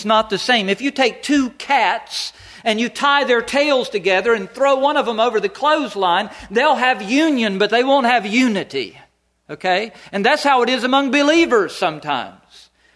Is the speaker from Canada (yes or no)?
no; North Carolina, United States; Now, I came from North Carolina. You might not like people who talk funny.